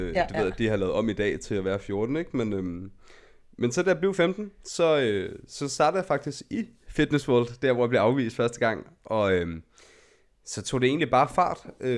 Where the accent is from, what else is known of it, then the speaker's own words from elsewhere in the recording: Gadevang, Capital Region of Denmark, Denmark; Jeg kommer op fra Nordsjælland af, op fra Hillerød, en lille by, der hedder Gadevang.